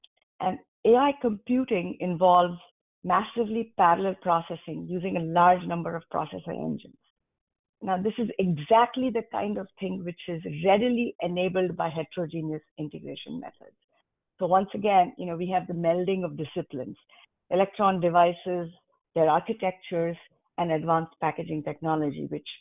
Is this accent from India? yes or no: yes; India; Okay, so I grew up in India